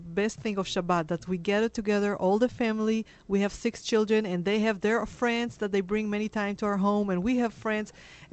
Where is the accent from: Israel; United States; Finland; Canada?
Israel; Tel Aviv, Tel Aviv District; Well, I grew up in Tel Aviv, and I really liked Tel Aviv when I grew up